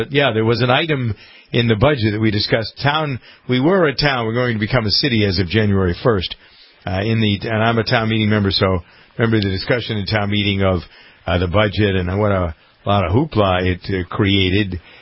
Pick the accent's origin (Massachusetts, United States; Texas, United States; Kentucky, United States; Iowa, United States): Massachusetts, United States; Framingham; A lot of Brazilians live in my hometown, and there are several prominent candidates for city council who are extolling the value and virtue of making Framingham, Mass., my hometown, a sanctuary city